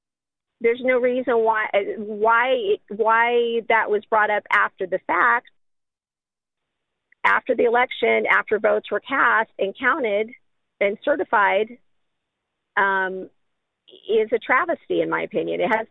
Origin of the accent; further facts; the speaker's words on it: San Diego, California, United States; now in Tennessee, United States; I mean, I'm coming from San Diego and I'm in Tennessee, red Tennessee.